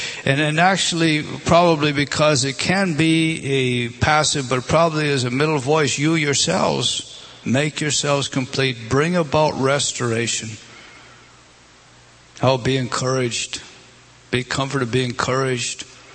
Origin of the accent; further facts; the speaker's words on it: California, United States; And I'm just from Southern California at the time, and I about died.